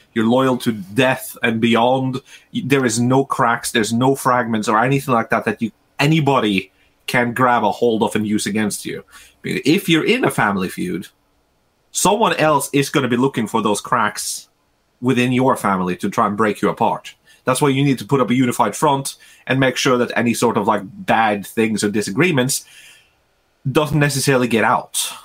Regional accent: Norway; English is a second language; this is from the perspective of someone born and raised in Norway in a small rural community.

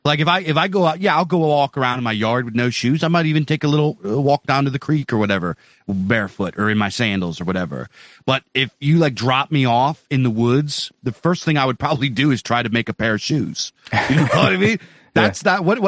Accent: Pennsylvania, United States; I grew up in Pennsylvania. This is the capital of deer hunters and outdoorsmen.

